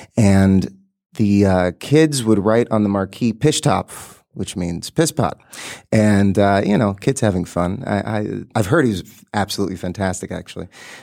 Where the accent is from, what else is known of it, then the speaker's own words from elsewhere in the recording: Los Angeles, California, United States; I grew up on the West Coast, mm-hmm. right? And so it's always been acting is the first thing.